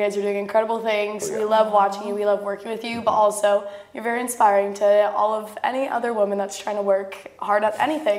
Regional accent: Utah, United States; I have to pick a northern one too because I grew up literally in the Rocky Mountains.

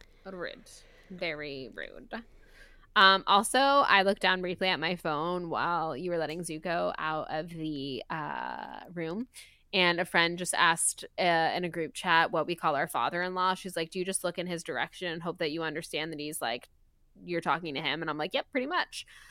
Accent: the South, United States; Again, growing up in the South, SEC football is literally some people are closer to that than they are to God.

